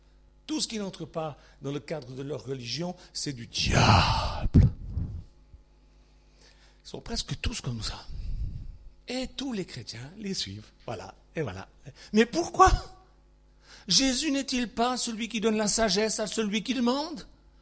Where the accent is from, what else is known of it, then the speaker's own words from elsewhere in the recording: France; je vois marqué sabbat avec un S, je suis français, je dis sabbat.